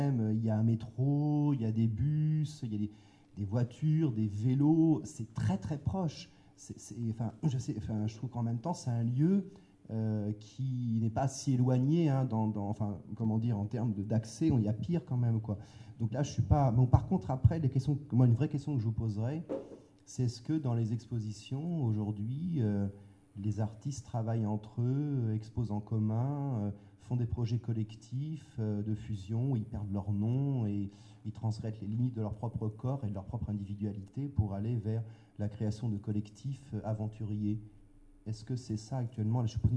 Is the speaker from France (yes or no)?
yes; Lyon, Auvergne-Rhône-Alpes, France; Je viens de Lyon.